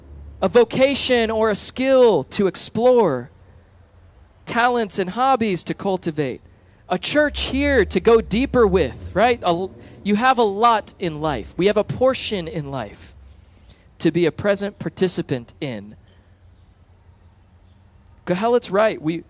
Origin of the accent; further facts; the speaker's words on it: Florida, United States; It's okay. I like the heat. I'm from Florida.